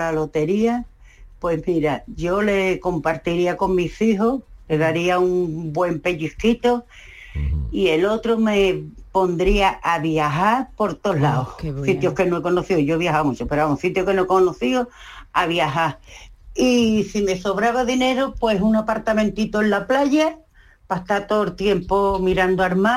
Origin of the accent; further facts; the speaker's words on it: Jerez de la Frontera, Andalusia, Spain; de Jerez.